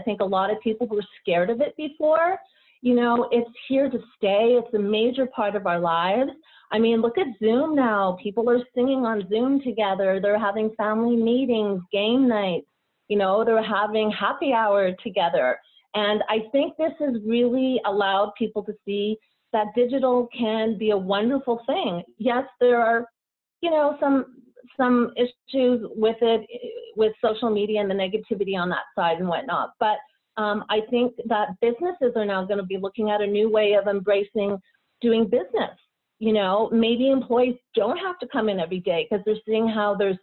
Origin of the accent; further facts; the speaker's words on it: Canada; So I'm originally from Canada, and I come from an entrepreneurial family.